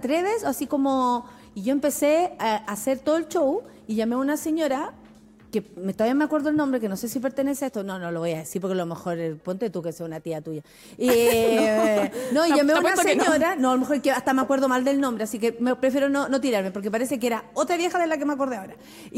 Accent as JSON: {"language": "Spanish", "town": "San Miguel", "region": "Santiago Metropolitan", "country": "Chile", "said": "Y dije, soy de San Miguel"}